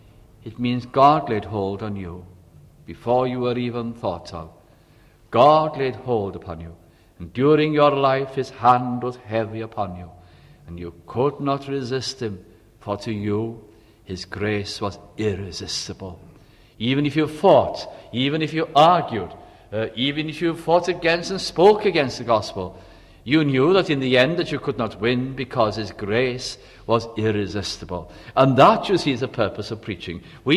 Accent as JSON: {"language": "English", "region": "Wales", "country": "United Kingdom", "said": "Imagine if we as Welsh people or English people, as the case might be, would be able to say, the Ten Commandments came to us."}